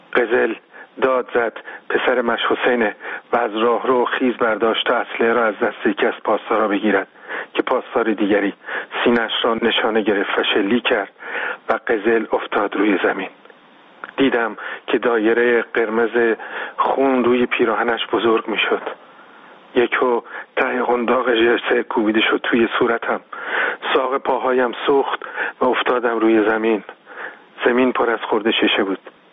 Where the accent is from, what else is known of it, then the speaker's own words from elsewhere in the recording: Iran; به عنوان یک جوان ایرانی در اون سالها، از کودکی که خب در یک محله خیلی فقرآلوده به دنیا آمدم